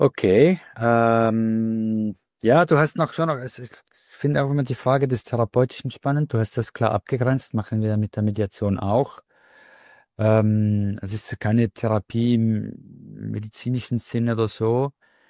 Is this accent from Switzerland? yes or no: yes; Switzerland; now in Western Switzerland; Schweiz, ne, mit vielen Generationen Schweizer Familie. Aber ich bin auch in die Westschweiz gewandelt